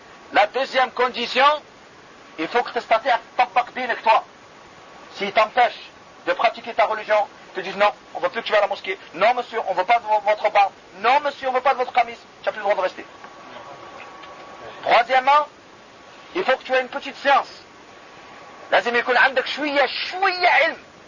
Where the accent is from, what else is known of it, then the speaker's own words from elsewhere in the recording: Algeria; Je suis algérien